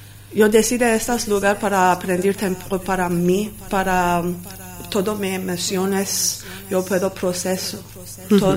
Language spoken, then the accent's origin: Spanish; Los Angeles, California, United States; Spanish is a second language; Yo soy de Los Ángeles también, de California